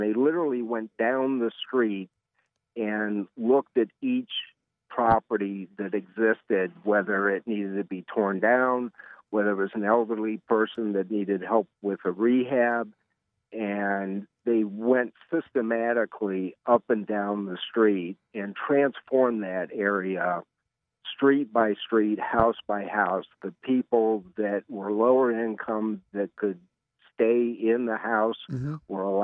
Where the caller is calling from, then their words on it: Columbus, Ohio, United States; I grew up in the Hilltop and unfortunately, or didn't grow up there, but lived there for about 15 years and saw the steady decline there.